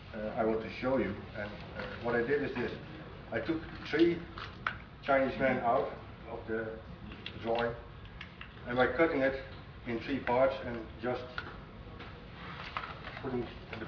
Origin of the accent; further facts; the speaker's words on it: Netherlands; English is a second language; I'm a sculptor from Holland, and I was asked to come here